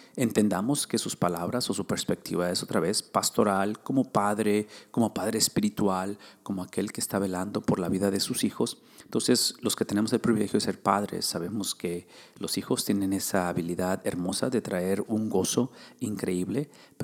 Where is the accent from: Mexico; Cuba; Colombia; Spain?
Mexico; Ciudad Mante, Tamaulipas; first language Spanish; moved away as an adult; now in United States; es el aniversario de la primera iglesia bautista de la ciudad donde yo vengo, de Ciudad Mante. Nacido y crecido en México, llego a la edad de 17 años a Estados Unidos